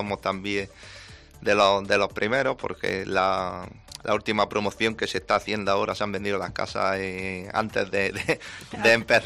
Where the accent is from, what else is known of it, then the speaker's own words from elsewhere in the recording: Torrenueva Costa, Andalusia, Spain; ese cambio tan importante para mi pueblo, para el pueblo de Torrenueva Acosta.